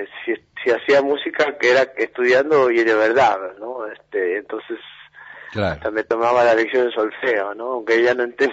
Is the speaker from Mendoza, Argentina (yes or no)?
no; Buenos Aires, Argentina; born there; Totalmente. Sí, ahí muy cerca de la Plaza de Mayo. Sí, de ahí.